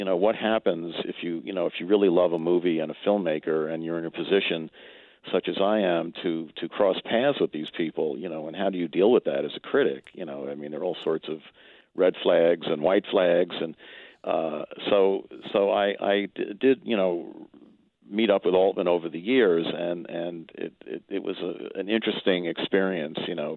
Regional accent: New York, United States; I grew up in New York and in the suburbs, and I was able to see a lot of great movies in the revival houses and occasionally on TV.

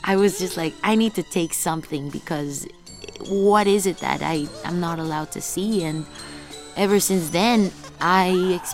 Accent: Mexico City, Mexico; English is a second language; now in Vancouver, Canada; I'm an immigrant too, and the movie touches about immigration. I come from Mexico City to Vancouver.

